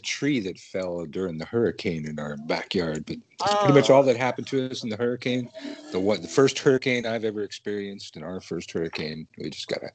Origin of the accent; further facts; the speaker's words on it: Santa Cruz, California, United States; when the first witch store in my hometown of Santa Cruz was opening.